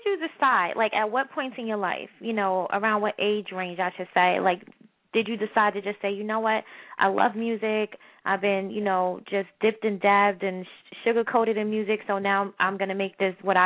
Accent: Queens, New York, United States; also born or lived in Harlem; at a small duration of my life, I grew up in Harlem on 128th and Lenox, so I'm born and raised in Queens

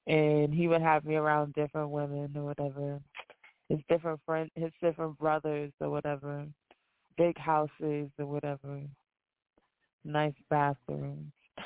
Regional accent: Hagerstown, Maryland, United States; now in Newark, United States; Hagerstown is a small town. Hagerstown.

